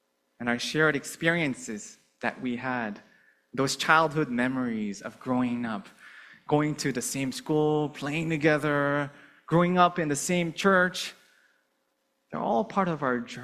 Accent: Canada; Even though I'm just a Canadian citizen with Canadian culture at heart, like I grew up in Canada, right?

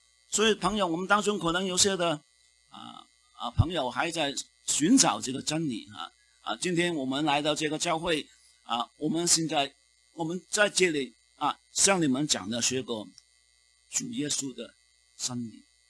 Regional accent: Canada; 其实就好像我们加拿大人一样可能他不认识

